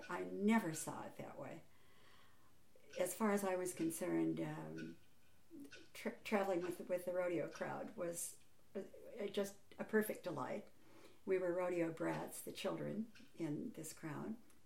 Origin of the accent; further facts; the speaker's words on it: Great Falls, Montana, United States; I was born in Montana, in Great Falls, Montana, into a rodeo family.